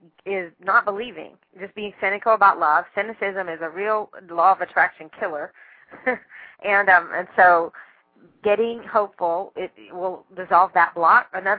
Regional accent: Southern United States, United States; I am Southern, too, though I've lost a lot of my accent.

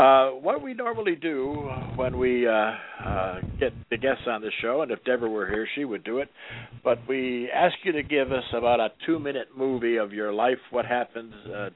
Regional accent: Michigan, United States; I knew there was something I liked about you. I'm from Michigan as well.

